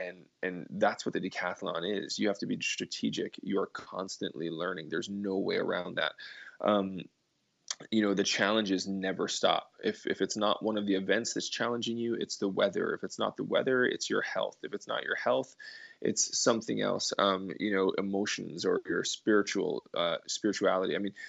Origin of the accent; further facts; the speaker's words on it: Hawaii, United States; also born or lived in Texas; Well, I grew up in Hawaii. I was born in Texas, grew up in Hawaii. My mom's side of the family lived there.